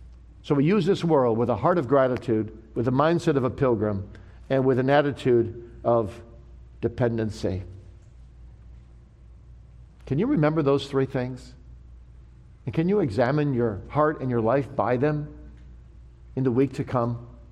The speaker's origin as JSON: {"language": "English", "town": "Kalamazoo", "region": "Michigan", "country": "United States", "tie": "born or raised there", "said": "You know, I grew up in Kalamazoo, Michigan, and we had a young people's group in our church that was really into bird watching."}